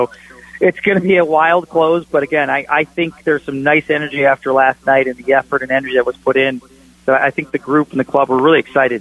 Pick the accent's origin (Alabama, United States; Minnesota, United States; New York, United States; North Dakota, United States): Minnesota, United States; Minneapolis; this amazing club where I grew up in the Twin Cities